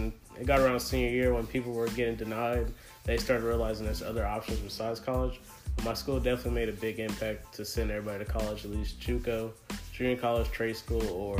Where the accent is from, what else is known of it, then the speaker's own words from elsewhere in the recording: Rancho Cucamonga, California, United States; I'm from Rancho Cucamonga, California.